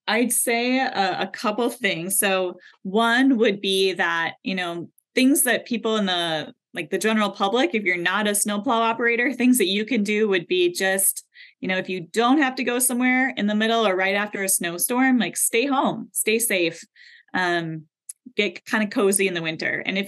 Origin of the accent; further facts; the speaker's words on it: Bloomer, Wisconsin, United States; So I grew up in Bloomer in northwestern Wisconsin